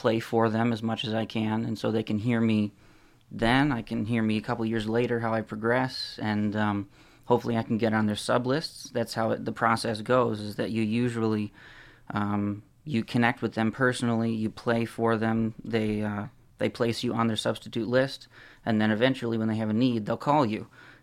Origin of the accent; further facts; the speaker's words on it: Howell, Michigan, United States; I'm from Michigan, primarily. Or actually, I've been in Michigan my whole life. I've lived in Howell, Michigan for a number of years, all the way from being born until high school.